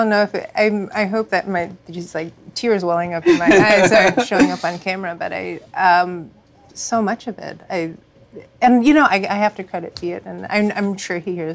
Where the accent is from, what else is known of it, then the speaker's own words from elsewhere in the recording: Virginia, United States; And I grew up in Virginia. And there was such an emphasis on assimilation